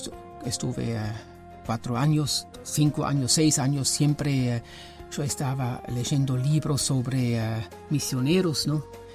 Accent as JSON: {"language": "Spanish", "region": "Zurich", "country": "Switzerland", "tie": "born or raised there", "also_born_or_lived": "Germany / Brazil / Córdoba, Argentina", "second_language": "Spanish", "moved": "yes", "lives_now": "Montevideo, Uruguay", "said": "Yo soy suizo, nací en Zurich."}